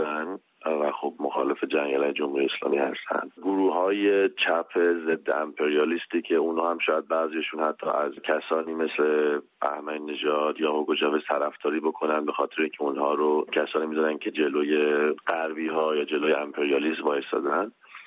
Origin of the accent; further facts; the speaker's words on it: Iran; now in United States; به عنوان یک ایرانی که داره توی امریکا الان زندگی میکنه